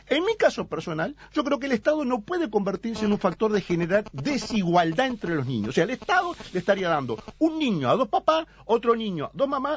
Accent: Italy; porque soy italiano.

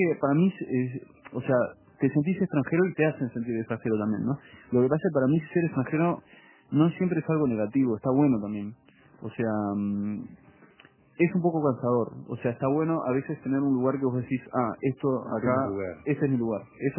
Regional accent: Uruguay; moved away as an adult; also born or lived in France / Mexico; Yo nací en Francia, viví después en México 4 años, crecí acá en Uruguay y a los 20 años me volví a vivir a Francia. Recién ahí, a los 20 años, fue cuando me di cuenta de lo uruguayo que era, ¿no? O sea, para mí toda la vida, yo era franco-uruguayo.

